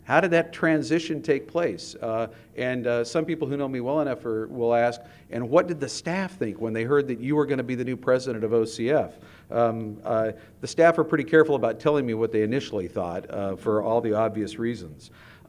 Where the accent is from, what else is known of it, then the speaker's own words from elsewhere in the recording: Bend, Oregon, United States; I was born and raised in Central Oregon. I grew up in Bend and have spent my whole life as an Oregonian.